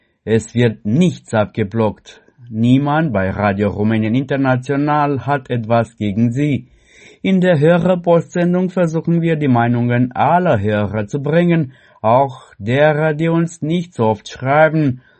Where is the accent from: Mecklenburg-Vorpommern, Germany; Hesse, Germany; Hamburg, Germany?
Mecklenburg-Vorpommern, Germany; Greifswald; born there; also born or lived in Stralsund; Ich habe ja 50 Jahre in Stralsund gewohnt. Seit September 2025 wohne ich aber wieder in einem Ortsteil meiner Geburtsstadt, Greifswald.